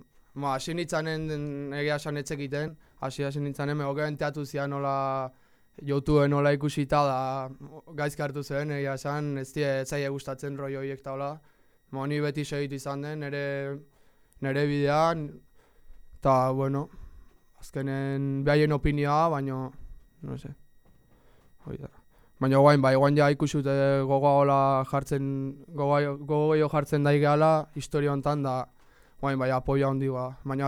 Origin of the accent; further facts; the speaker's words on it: Tolosa, Basque Country, Spain; Tolosakoa, 2000 urten jaio nintzen, martxoak irun